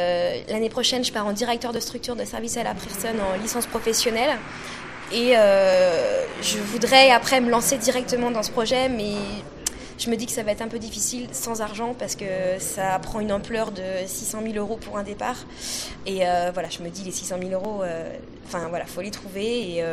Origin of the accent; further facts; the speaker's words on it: Pays de la Loire, France; je suis originaire du Maine-et-Loire, donc je fais mes études sur Angers à la Cato.